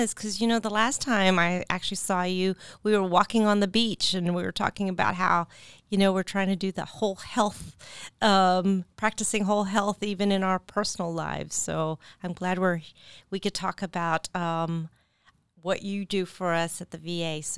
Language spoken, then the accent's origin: English; Philippines; I'm Filipina